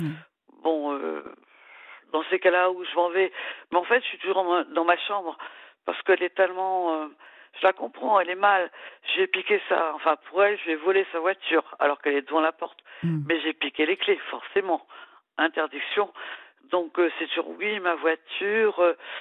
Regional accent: Brittany, France; Donc je suis restée chez moi en Bretagne en travaillant.

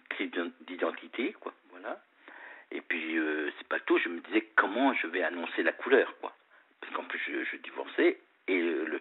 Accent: Brittany, France; Je suis des Côtes d'Armor, voilà, originaire des Côtes d'Armor.

